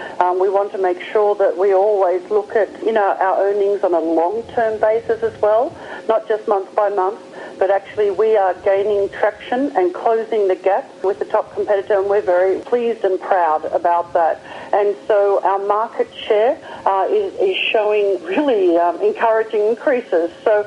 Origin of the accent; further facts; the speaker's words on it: Australia; It is. You got it right. Well done. I'm an Aussie.